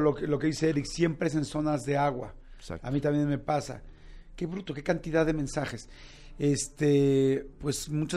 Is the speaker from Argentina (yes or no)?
no; Nicolás Romero, State of Mexico, Mexico; yo también soy de Nicolás Romero, vivo como a 15 minutos de Villa del Carbón en un pueblo que se llama Cuhuacán